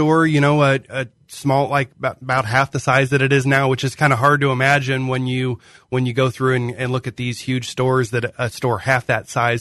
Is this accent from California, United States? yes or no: no; Abingdon, Illinois, United States; I grew up in Abingdon.